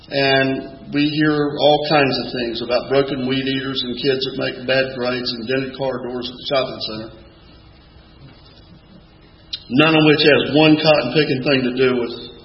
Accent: Jacksonville, Florida, United States; And I grew up in Jacksonville, Florida, but my family would send me down to Hazelhurst, Georgia.

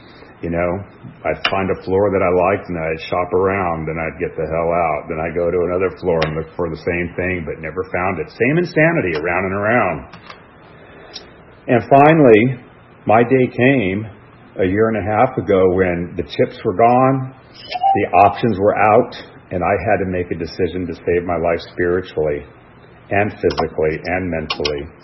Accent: Detroit, Michigan, United States; born there; I was born in Detroit, Michigan in 1963.

